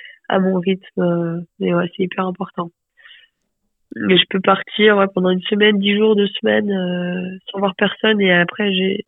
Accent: Luxembourg; Donc pas très loin du Luxembourg, donc là où j'ai grandi.

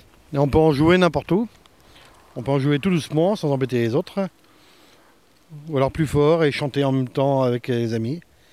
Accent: Saint-Étienne, Auvergne-Rhône-Alpes, France; born there; Je suis né à Saint-Étienne il y a quelques années.

